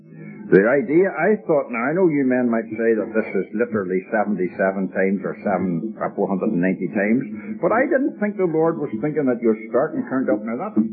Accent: Ireland; We have inherited, all of us have it, we're all Irish folk here except our dear friends from abroad

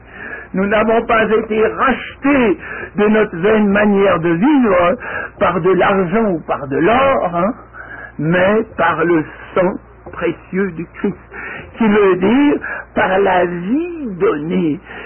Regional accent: Switzerland; je viens de Suisse où il y a beaucoup de chutes d'eau

